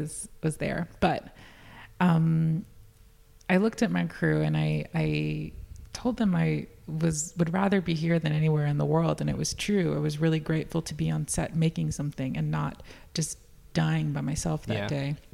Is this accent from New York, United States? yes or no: yes; New York, United States; And I'm born and raised in New York.